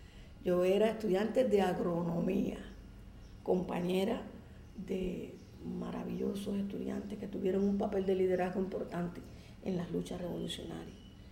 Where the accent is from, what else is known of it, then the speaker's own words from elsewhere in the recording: Palma Soriano, Santiago de Cuba, Cuba; Yo me fui de aquí para allá, volví a mi pueblo, Palma Soriano.